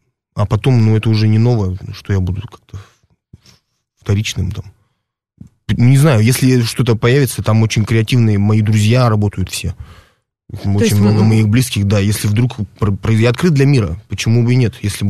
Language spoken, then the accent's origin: Russian; Perm, Perm Krai, Russia; на Хохряково, в том самом родном месте, где мы, собственно, выросли, в Перми, Хохрячка, так называемый райончик